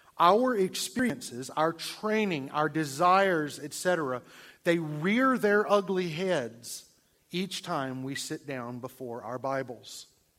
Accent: Atlanta, Georgia, United States; Sorry to say, one of the editors of that I grew up with in Atlanta.

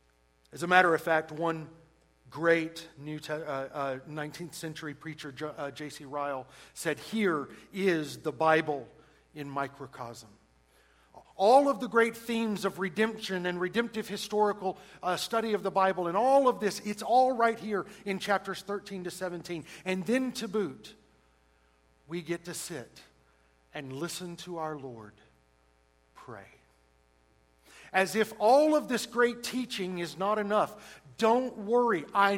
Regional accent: the South, United States; I grew up in the South.

